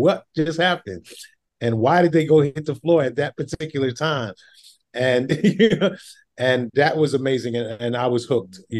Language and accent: English; Brooklyn, New York, United States; born there; I was born in Brooklyn, and there's all types of music that's around us in Brooklyn, of course, Caribbean music. My family is from Trinidad and, you know, in the South.